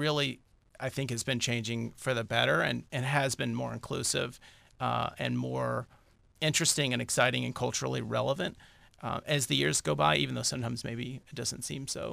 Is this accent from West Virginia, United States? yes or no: no; Lexington, Kentucky, United States; I'm from Lexington, went to UK, had a brief sojourn out in California after college